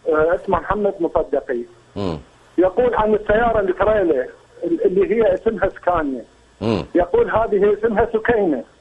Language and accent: Arabic; Kadhimiya, Baghdad Governorate, Iraq; أنا من العراق من الكاظمية.